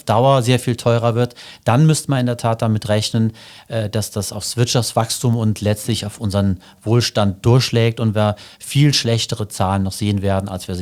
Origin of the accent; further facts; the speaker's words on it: Sotzweiler, Saarland, Germany; ich bin geboren in Sotzweiler und aufgewachsen hier im Saarland, war hier auf der Schule und habe auch angefangen zu studieren im Saarland.